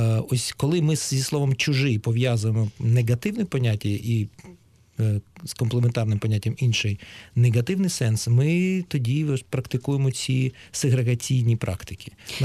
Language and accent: Ukrainian; Ukraine; Я в Україні, я український грек з Приазов'я, в Грузії я з України грузин, як називають мене в Києві, трофейний грузин, ба більше ще в Грузії моя родина почасти російська.